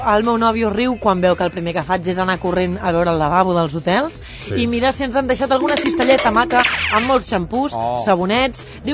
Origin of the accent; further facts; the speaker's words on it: Arenys de Mar, Catalonia, Spain; Soc d'Arenys de Mar, ara estem de festes, és la festa major del nostre patró, Sant Zenon